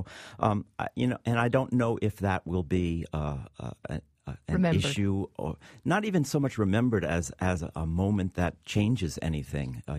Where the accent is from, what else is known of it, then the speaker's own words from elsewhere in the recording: New York, United States; Well, I think the one story that maybe as a New Yorker, it seems more important